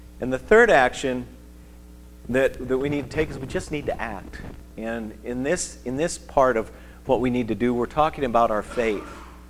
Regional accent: Midwest, United States; We're from the Midwest, right?

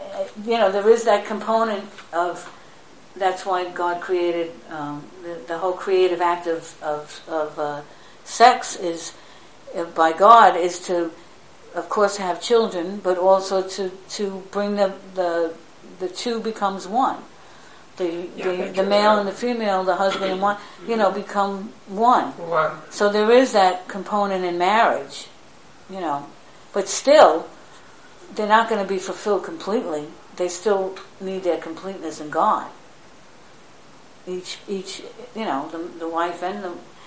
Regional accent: New York, United States; But it's hard for me because I'm Italian and I'm a New Yorker.

